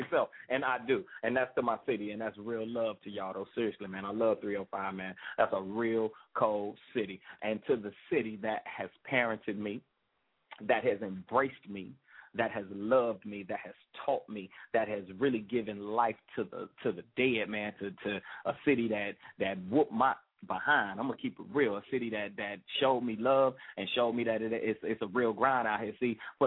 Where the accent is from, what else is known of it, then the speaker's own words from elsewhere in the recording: Miami, Florida, United States; Now, I was raised in Miami, Florida.